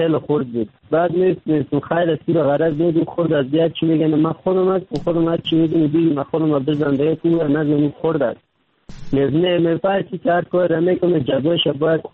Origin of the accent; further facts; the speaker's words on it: Afghanistan; now in Turkey; در مدت 3 سال میشه ترکیه آمدم، از افغانستان 3 سال میشه رکن سیدنم ترکیه هستم.